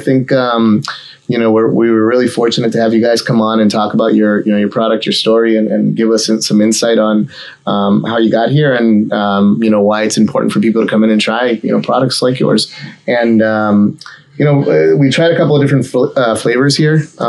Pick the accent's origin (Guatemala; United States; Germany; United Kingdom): Guatemala; Because I'm from Guatemala and we have hammocks everywhere.